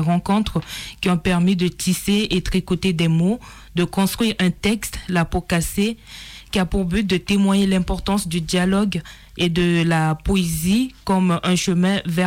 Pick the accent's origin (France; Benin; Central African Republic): Central African Republic; Je suis centrafricaine et je viens du centre de l'Afrique, de la République centrafricaine, RCA.